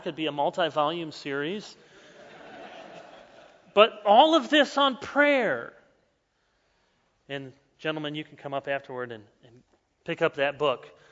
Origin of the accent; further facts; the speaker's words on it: Chicago, Illinois, United States; So I'm from Chicago. I'm a Blackhawks fan.